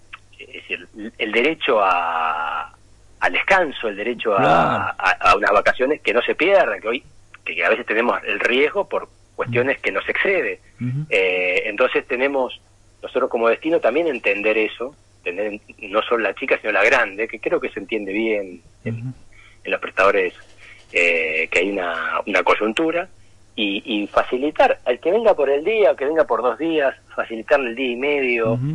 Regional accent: Argentina; Entonces, bueno, capeando como somos los argentinos, crisis y situaciones complejas

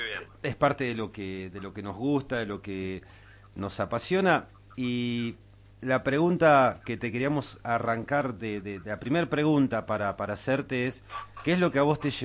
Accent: Bahía Blanca, Buenos Aires Province, Argentina; somos de Bahía Blanca

